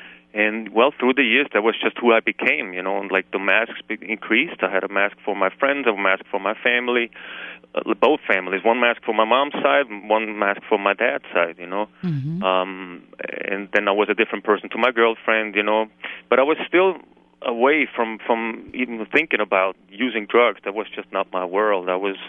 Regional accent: Vienna, Austria; I grew up in Vienna, and I come from a loving family.

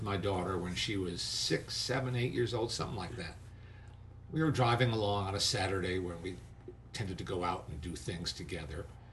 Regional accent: New Jersey, United States; also born or lived in Manhattan, New York; and I grew up in the suburbs in New Jersey, born in Manhattan, so that gives me the right to call myself a native New Yorker

